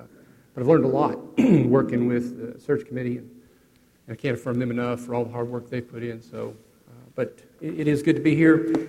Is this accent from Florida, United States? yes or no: no; Texas, United States; As far as being a Texan, I didn't know I ever fell off the wagon.